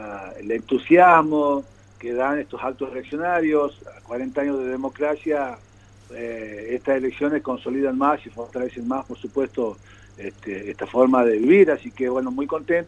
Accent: Argentina; Lo mejor que nos puede pasar como argentinos en este momento

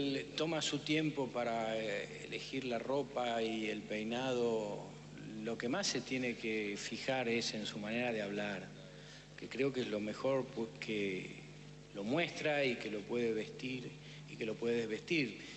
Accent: Rosario, Santa Fe, Argentina; Para Rosario, entiendo ya hablando como rosarino

